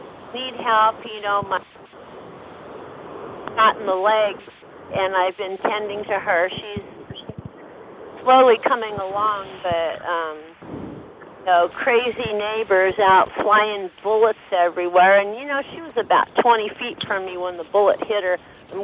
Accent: Glendale, California, United States; I grew up in Glendale

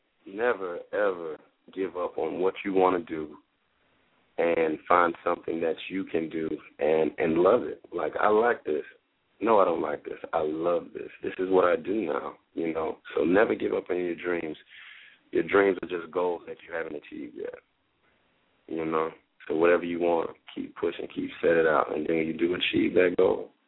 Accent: Atlanta, Georgia, United States; So, like I said, I'm from Atlanta, born and raised. I've lived everywhere else, but Atlanta is my home and will always be home, you know.

